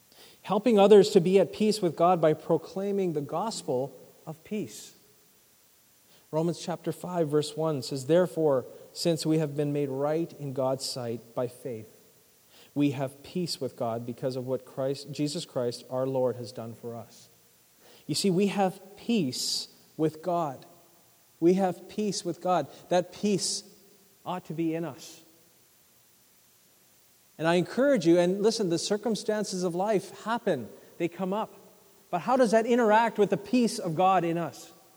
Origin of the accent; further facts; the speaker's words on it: Merritt, British Columbia, Canada; As a kid growing up in Merritt, I had a number of reservations around where I lived